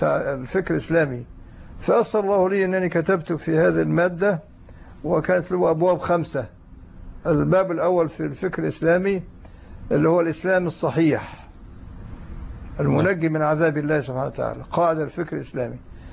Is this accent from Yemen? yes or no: no; Egypt; ونشأت بمصر،